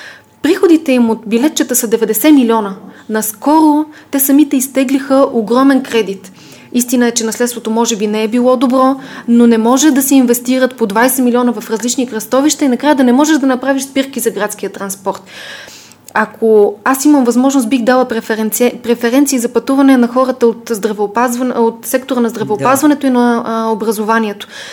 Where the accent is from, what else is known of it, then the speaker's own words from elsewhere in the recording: Blagoevgrad, Blagoevgrad Province, Bulgaria; казахте, че съм от Благоевград